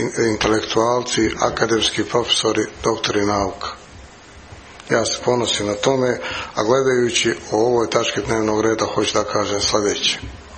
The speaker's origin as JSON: {"language": "Serbian", "town": "Foča", "region": "Republika Srpska", "country": "Bosnia & Herzegovina", "tie": "born there", "said": "svi mi koji smo rođeni u Foči, da ovo geografski najveća opština"}